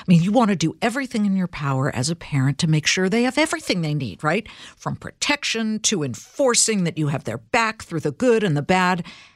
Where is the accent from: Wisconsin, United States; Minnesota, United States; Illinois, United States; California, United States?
California, United States; Los Angeles; I grew up in Los Angeles. I saw so many of these people who live vicariously through their children.